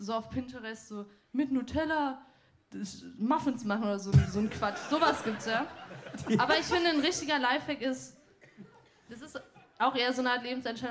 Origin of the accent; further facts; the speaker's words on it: Benin; German is a second language; Ja, ich komme aus Benin, deswegen rede ich hier so.